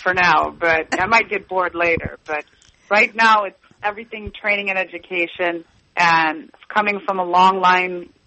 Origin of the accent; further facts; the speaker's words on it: Chicago, Illinois, United States; I'm from Chicago, so just like when the stockyards and the boxcar trains went away, all of that production became centrally located.